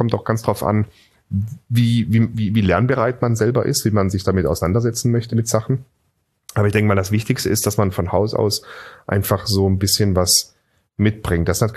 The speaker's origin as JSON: {"language": "German", "town": "Singen", "region": "Baden-Württemberg", "country": "Germany", "tie": "born or raised there", "said": "weil ich bin in Singen am Hohenwil zur Schule gegangen. Dort war das erste Maggi-Werk außerhalb von der Schweiz. Das heißt, ich bin mit Maggi-Suppe groß geworden."}